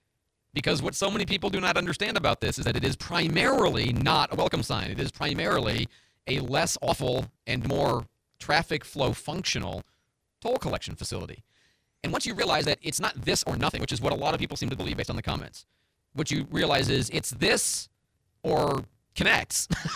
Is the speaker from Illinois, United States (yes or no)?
yes; Chicago, Illinois, United States; Actually, I remember that in growing up in Chicago and having to pay tolls on roads, you know, throwing the coins in.